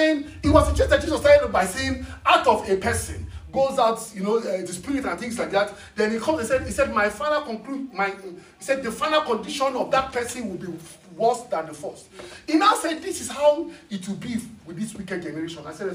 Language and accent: English; Nigeria; English is a second language; that I come from Nigeria, and first of all, fall victim of the educational system.